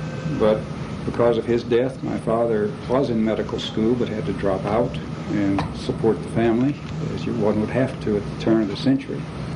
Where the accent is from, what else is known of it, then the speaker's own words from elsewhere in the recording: Dallas, Texas, United States; I was born in Dallas, Texas, and grew up there.